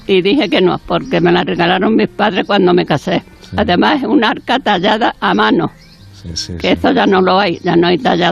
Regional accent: Marchena, Andalusia, Spain; born there; Yo nací en Marchena y el que me bautizó fue

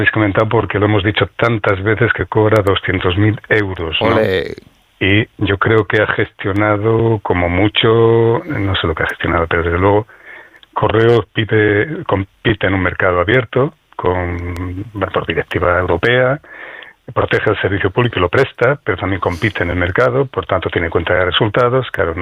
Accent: Asturias, Spain; yo creo que en mi pueblo, y soy asturiano

